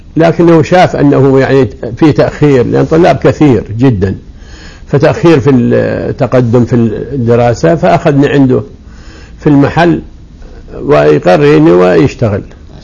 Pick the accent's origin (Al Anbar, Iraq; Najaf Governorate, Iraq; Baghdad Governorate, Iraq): Al Anbar, Iraq; Fallujah; born there; ولدت في الفلوجة، والفلوجة بلد عصامي محافظ، ومن أسرة الحمد لله علمية، يعني أعمامي وأبي كلهم درسوا العلم